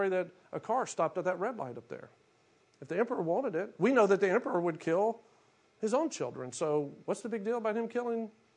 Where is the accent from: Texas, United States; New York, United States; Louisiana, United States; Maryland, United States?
Louisiana, United States; Shreveport; Growing up in Shreveport, Barksdale Air Force Base right there, always remember hearing sonic booms.